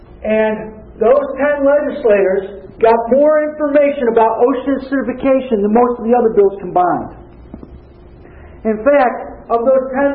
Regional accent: Newcastle, Maine, United States; I'm from Newcastle, and I represent the towns along the Damascotta River and Monhegan Island.

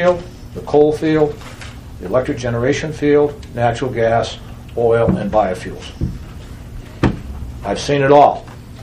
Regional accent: Maine, United States; now in Rye, United States; I was born in Maine, grew up in Maine, went to school in Maine, went to Maine Maritime Academy, went to the University of Maine.

